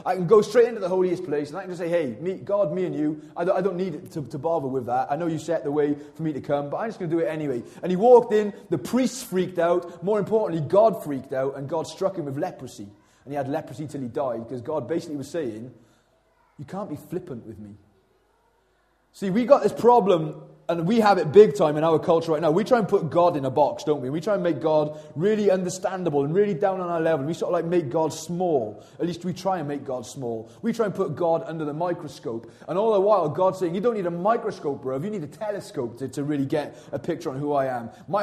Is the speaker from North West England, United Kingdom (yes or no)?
no; Wales, United Kingdom; Mind you, if I was English, I'd be quite chuffed. I'm not English, I'm Welsh, so I don't give a stuff.